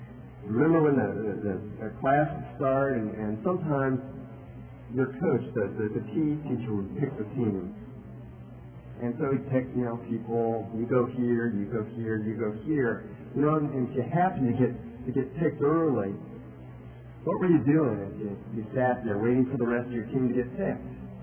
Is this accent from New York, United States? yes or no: yes; New York, United States; also born or lived in Ohio; I remember when I was growing up in New York and Ohio, both my parents had graduated from Ohio State, and so I was trained as a Buckeye lover